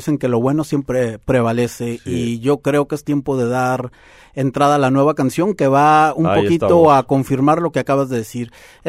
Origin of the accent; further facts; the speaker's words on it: Mexico; Me dijeron, oye, te avientas, y como buen mexicano, ¿qué hicimos? Nos aventamos.